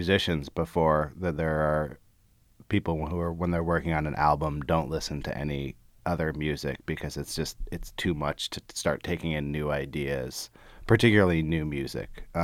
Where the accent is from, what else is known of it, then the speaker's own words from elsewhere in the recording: California, United States; I grew up in the Bay Area, so I'm very familiar with the milieu you're talking about.